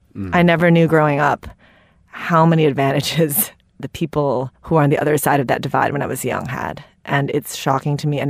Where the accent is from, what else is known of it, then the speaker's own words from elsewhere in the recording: Wisconsin, United States; also born or lived in Philippines; I was born in the Philippines. We moved to Wisconsin when I was six. And I was very much raised on the story and maybe the mythology of meritocracy.